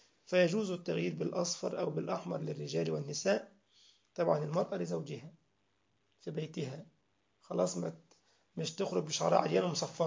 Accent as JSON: {"language": "Arabic", "country": "Egypt", "said": "بيسموها سكسوكة عندنا في مصر"}